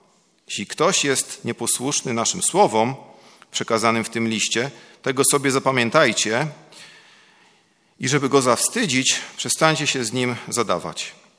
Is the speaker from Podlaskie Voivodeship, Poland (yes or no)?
yes; Białystok, Podlaskie Voivodeship, Poland; to było w Białymstoku, skąd pochodzę.